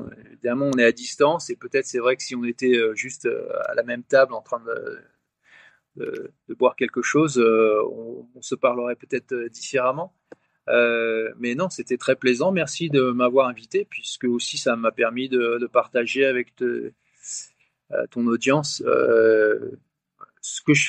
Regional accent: Brittany, France; Je suis breton d'origine

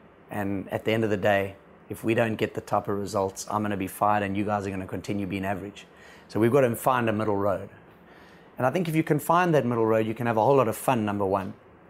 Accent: South Africa; And when I worked with the Indian team, I came as a South African to the Indian team, and I needed to understand their way.

